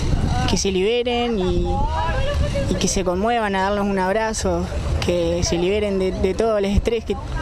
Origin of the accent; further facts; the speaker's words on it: Paysandú, Uruguay; now in Montevideo, Uruguay; Buenas tardes … soy de Paysandú y también soy del hogar de estudiantil acá en Montevideo, de Paysandú